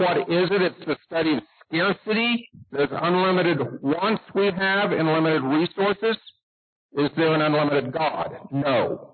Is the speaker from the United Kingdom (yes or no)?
no; St. Petersburg, Florida, United States; I grew up in Florida. I was around water a lot. We played in water. We lived in it. As in St. Pete, Florida